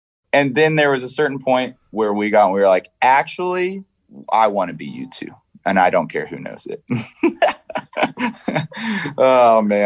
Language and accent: English; Franklin, Tennessee, United States; we ended up premiering in Franklin, my hometown, Franklin, Tennessee, on a huge drive-in screen.